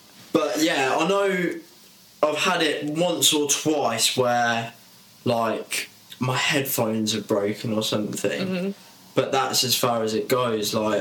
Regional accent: Kettering, East Midlands, United Kingdom; You know, I'm from Ketrin, I've lived there my whole life.

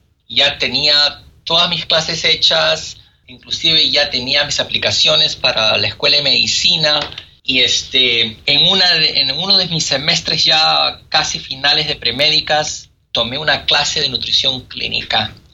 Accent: Peru; born there; porque obviamente nací en Perú, entiendo la cultura

